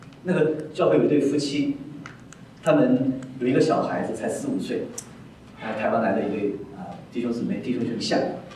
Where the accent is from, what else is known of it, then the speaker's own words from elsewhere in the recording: China; now in North America; 我是生在新中国，长在红旗下，受党的教育那么多年，虽然来到北美